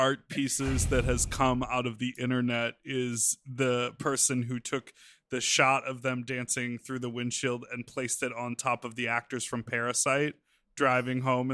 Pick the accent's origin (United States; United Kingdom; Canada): United States; Illinois; I grew up outside of Chicago, but it sounds like I grew up in New England.